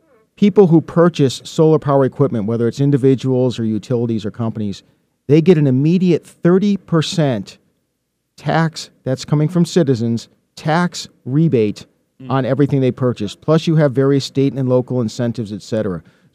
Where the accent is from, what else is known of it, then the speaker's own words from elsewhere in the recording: Florida, United States; Of course, I'm from Florida. They always say, we're the Sunshine State.